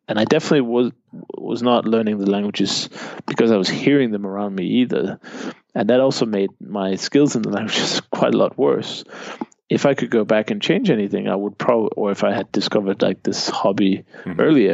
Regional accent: Denmark; English is a second language; if you go to somewhere like Denmark, just as an example, my home country, 6 million people, so it's tiny.

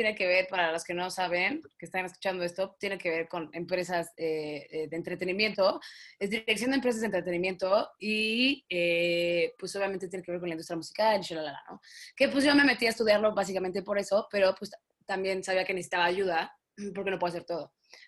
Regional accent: Mexico; soy cantautora mexicana, tengo 24

